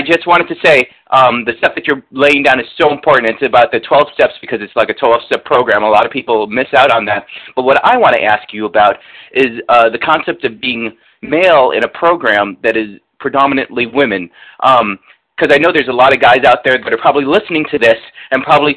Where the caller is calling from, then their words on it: New York City, New York, United States; I'm calling from New York City.